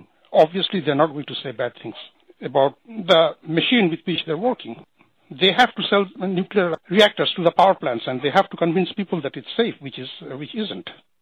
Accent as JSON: {"language": "English", "country": "Bangladesh", "said": "See, I'm from Bangladesh."}